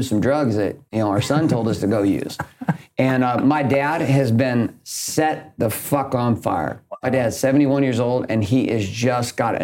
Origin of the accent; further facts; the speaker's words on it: Stockton, California, United States; also born or lived in Yakima, Washington; I was raised in Stockton, then we moved to Central Washington to a place called Yakima, which is pretty much an apple country place in the middle of Washington State.